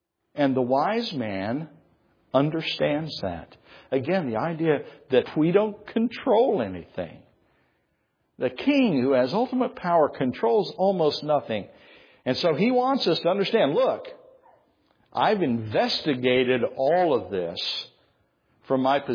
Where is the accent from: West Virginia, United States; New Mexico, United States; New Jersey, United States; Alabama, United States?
New Mexico, United States; But I grew up in New Mexico. We don't have a football tradition at all.